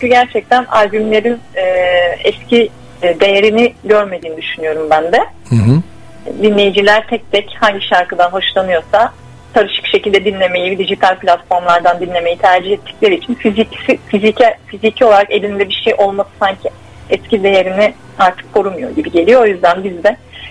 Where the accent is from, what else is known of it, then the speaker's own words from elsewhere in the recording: Izmir, İzmir, Turkey; İzmir'de doğdum, orada büyüdüm.